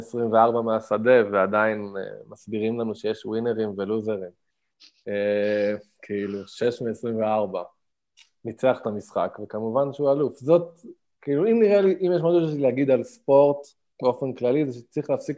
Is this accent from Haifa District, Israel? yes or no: no; Jerusalem, Jerusalem District, Israel; כירושלמי, אתה קודם כל לא אוהב כל דבר שהוא